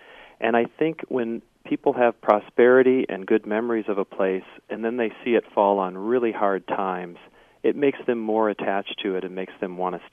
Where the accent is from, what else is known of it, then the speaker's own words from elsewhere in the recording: Flint, Michigan, United States; memories of growing up in Flint, and I started to realize how much Flint made me who I am